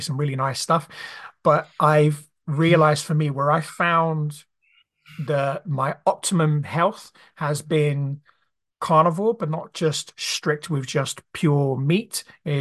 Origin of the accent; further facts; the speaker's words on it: Brazil; I grew up in Brazil, so I've always eaten meat.